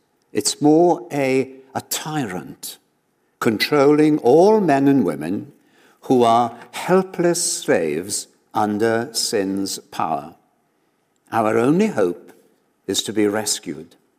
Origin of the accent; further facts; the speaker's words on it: Wales, United Kingdom; was still in evidence when I grew up in Wales.